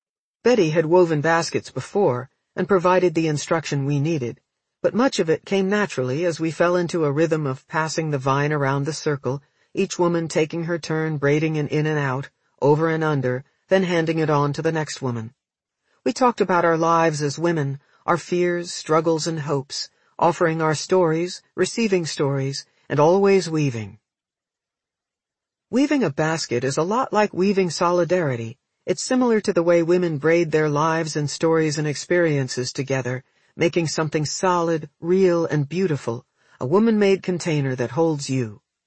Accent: the South, United States; Growing up in the South before the Civil Rights Movement, I saw caravans of black maids driven to and from work in the back seats of white women's cars, and white-only signs over restroom doors.

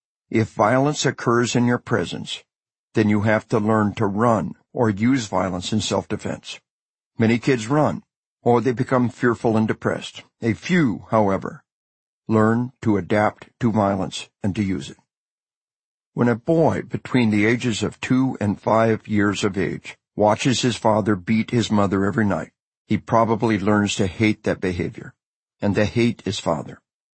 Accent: Arkansas, United States; Imagine some bubba from my home state of Arkansas

